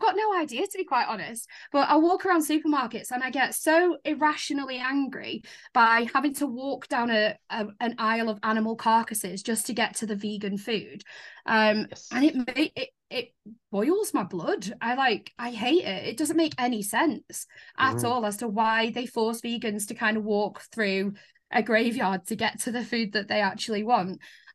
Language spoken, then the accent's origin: English; Bristol, South West England, United Kingdom; accent: Bristolian; also born or lived in St Helens / Preston; I grew up in Bristol and then moved to St. Helens, and then I went to uni in Preston. I've lost the Bristolian twang, thankfully, although Sloider does come out soon sometimes. And I think Preston has fine-tuned the St. Helens out of me.